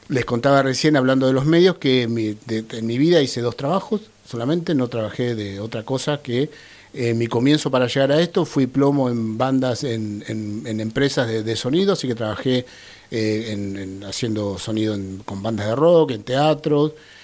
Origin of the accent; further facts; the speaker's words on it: Puerto Madryn, Chubut, Argentina; born there; Bueno, nací en Puerto Madryn, 49 años ya, estoy ahí pisando los 50.